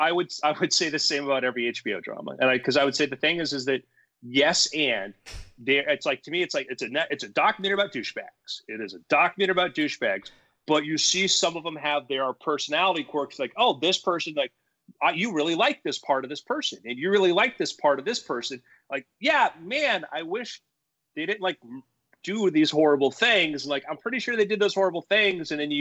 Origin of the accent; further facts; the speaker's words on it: Florida, United States; we grew up in South Florida, and you get a lot of crazy personalities.